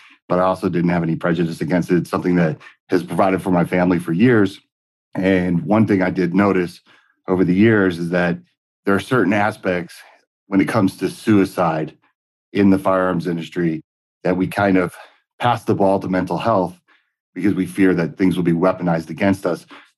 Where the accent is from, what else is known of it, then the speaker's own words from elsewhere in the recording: San Francisco, California, United States; also born or lived in New Jersey; I grew up in two of the worst places to grow up for guns. I grew up in Jersey and San Francisco, California.